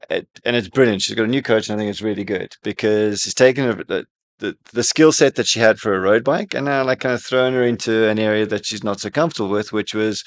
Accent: South Africa; growing up in South Africa, there's a lot of hills.

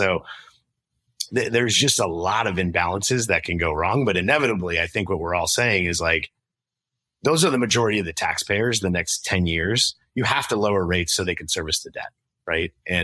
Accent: Ridgewood, New Jersey, United States; my hometown is Ridgewood, New Jersey. It's like a little suburb in New York City.

